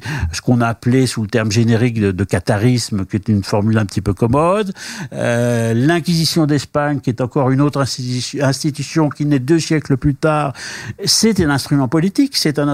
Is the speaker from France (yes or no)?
yes; France; comme on dit chez nous en France